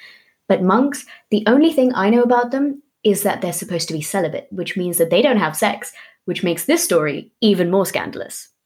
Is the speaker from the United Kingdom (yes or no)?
yes; England, United Kingdom; I mean, I'm English and the British royal family does this as well.